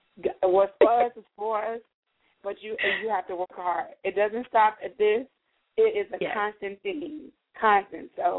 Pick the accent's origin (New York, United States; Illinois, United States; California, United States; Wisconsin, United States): Illinois, United States; Chicago; I'm from Chicago. We're right next door.